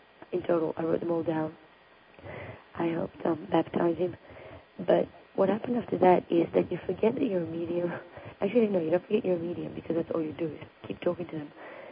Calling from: Massachusetts, United States; I'm calling from Massachusetts.

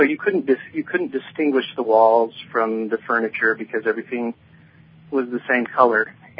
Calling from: Salt Lake City, Utah, United States; Yes, this is … I'm calling from Salt Lake City.

